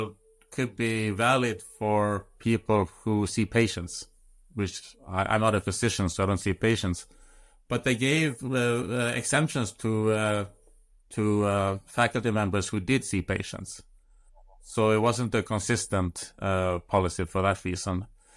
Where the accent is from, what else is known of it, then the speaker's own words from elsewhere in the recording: Sweden; English is a second language; Yeah, but I'm from Europe, from Sweden. So we don't. That's not part of my culture to do that.